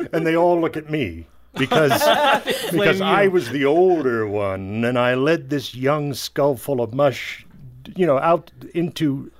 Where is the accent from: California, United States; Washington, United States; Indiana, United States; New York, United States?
New York, United States; I'm from New York originally, upstate New York.